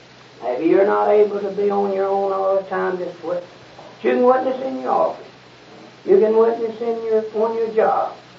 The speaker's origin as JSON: {"language": "English", "region": "Texas", "country": "United States", "tie": "born or raised there", "said": "I have been in seven or eight different businesses in my hometown in Texas"}